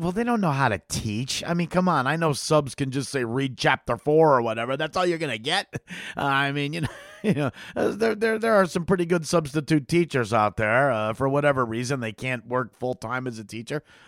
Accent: Schaumburg, Illinois, United States; I grew up in a town with 75,000, you know, and we often went to the neighboring town. I was raised in Schaumburg. And next to it is Hoffman Estates, Illinois.

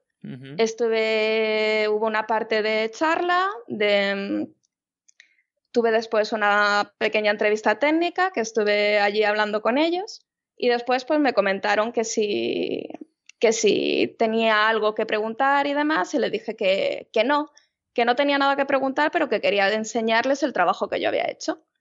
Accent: Madrid, Community of Madrid, Spain; Voy a probar, yo soy de Madrid

